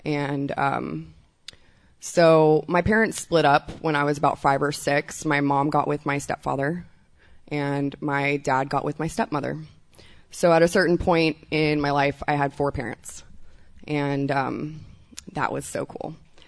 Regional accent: McAllen, Texas, United States; also born or lived in Corpus Christi; and I was born in Corpus Christi, Texas, to two wonderful parents that didn't like each other very much. And I moved down to the border of Texas and Mexico in McAllen, Texas.

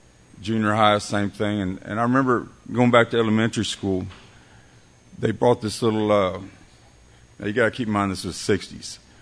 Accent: Corpus Christi, Texas, United States; I grew up in Corpus Christi in a family of eight, and three brothers, two sisters.

